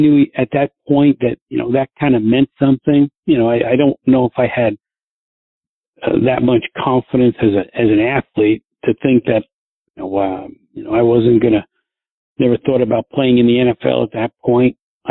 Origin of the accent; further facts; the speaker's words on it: New Jersey, United States; also born or lived in New York City; I was born in New York City, and I moved to right across the George Washington Bridge to New Jersey, which is where I went to all my schooling